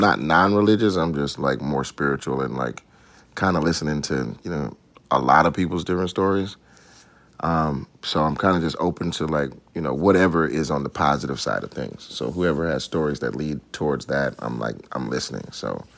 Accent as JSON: {"language": "English", "town": "Atlanta", "region": "Georgia", "country": "United States", "tie": "born or raised there", "said": "But growing up in Atlanta, yeah, we were in the choir."}